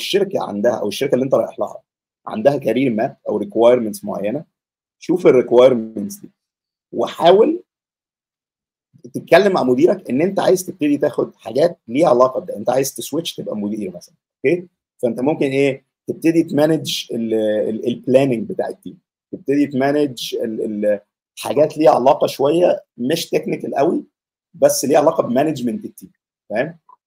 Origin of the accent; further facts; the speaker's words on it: Egypt; احنا عندنا في مصر والمناطق بتاعتنا شوية عندنا شوية حساسية من موضوع السن والأقدمية ده.